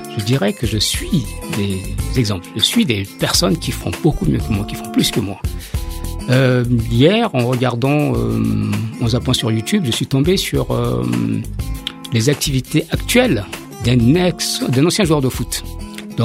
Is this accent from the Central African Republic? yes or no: yes; Central African Republic; moved away as an adult; now in France; quand j'étais enfant, j'ai étudié en Centrafrique, après le bac, okay, je suis arrivé en France en maths sup au lycée militaire d'Aix.